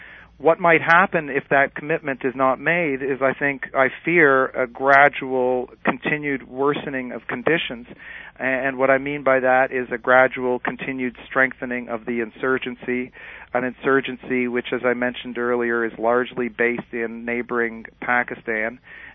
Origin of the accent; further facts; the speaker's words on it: Canada; if you don't mind my saying, as a Canadian